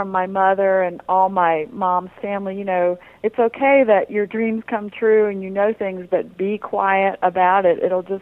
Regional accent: New Orleans, Louisiana, United States; I grew up in New Orleans, and I came from a long line of Creole Cajun women with the sight, as they called it.

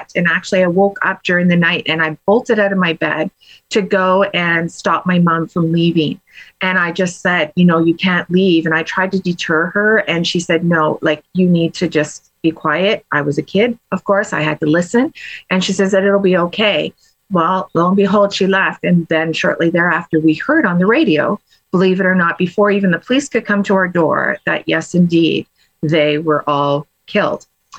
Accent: Ukraine; I'm Ukraine, and I am passionate about what's going on right now in the world

